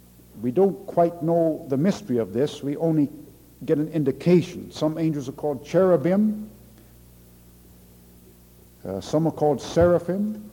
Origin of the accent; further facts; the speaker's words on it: Canada; also born or lived in England; now in United States; I was born and raised in Canada, lived for several years in England, although I went to school mostly here in the States.